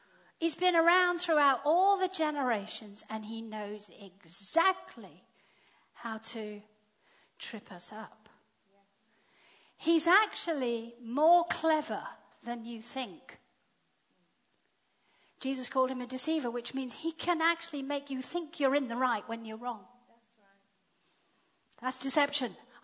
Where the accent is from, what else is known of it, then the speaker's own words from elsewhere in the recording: Zimbabwe; When I was growing up, I grew up in Zimbabwe. And if I think about my childhood, I am grateful I grew up in Zimbabwe.